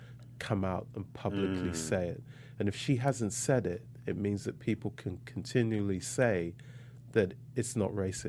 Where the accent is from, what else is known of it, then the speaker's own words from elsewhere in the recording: England, United Kingdom; So it really was not an easy time growing up in England in like the 70s and the 80s.